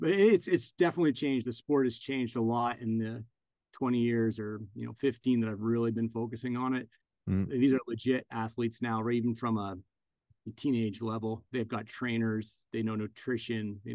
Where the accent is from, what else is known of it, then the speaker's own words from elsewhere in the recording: Vermont, United States; I'm from Vermont where we're headquartered. And wanted to enjoy the idea about going back to Vermont and working with my friends.